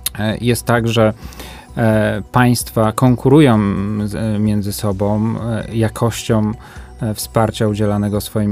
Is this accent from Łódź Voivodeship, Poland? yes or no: yes; Łódź, Łódź Voivodeship, Poland; Mam wielką nadzieję, jestem łodzianinem